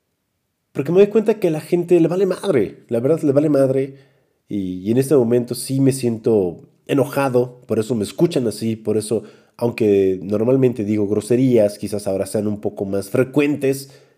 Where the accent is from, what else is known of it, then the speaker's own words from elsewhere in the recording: Tula, Hidalgo, Mexico; Aquí en Tula, Hidalgo, soy de Tula, Hidalgo.